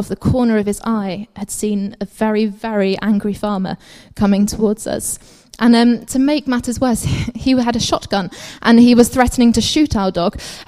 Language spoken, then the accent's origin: English; East of England, United Kingdom; I'm from Essex.